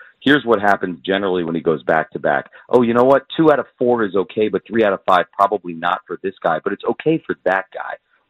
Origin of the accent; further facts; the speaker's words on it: Florida, United States; I grew up in South Florida, one of the most humid places in the country.